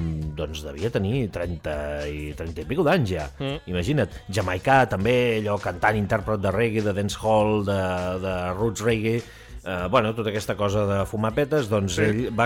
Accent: Pals, Catalonia, Spain; jo sóc de Pals, saps?

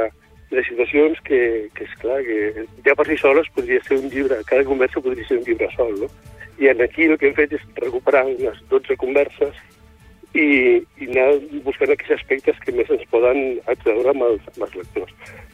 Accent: Barcelona, Catalonia, Spain; born there; now in Palafrugell, Spain; Jo soc nascut a Barcelona i porto molt de temps visquent a Palafrugell

